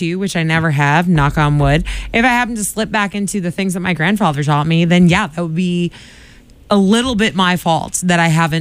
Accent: Ireland; I mean, I would say, as an Irish person

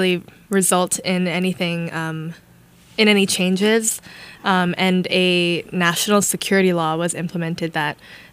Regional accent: Hong Kong; also born or lived in Hoboken, United States; I grew up in Hong Kong. I was born in New Jersey.

